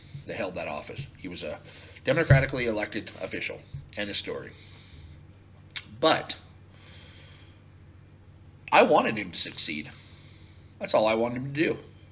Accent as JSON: {"language": "English", "region": "Northwest", "country": "United States", "tie": "born or raised there", "said": "I grew up in the Northwest. I'm pretty conservative, middle class, served in the military, those kinds of things."}